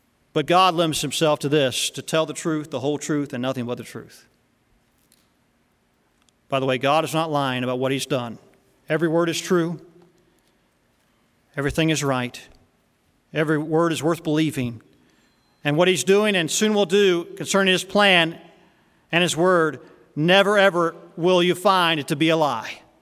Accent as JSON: {"language": "English", "region": "the South", "country": "United States", "said": "I'm from the South, as I mentioned to you before."}